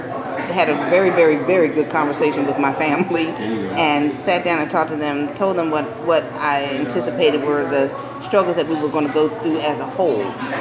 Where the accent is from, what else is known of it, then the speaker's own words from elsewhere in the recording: Philadelphia, Pennsylvania, United States; My father, I grew up in Philadelphia in the 60s, and my father was a fabulous, fabulous artist, and I watched him.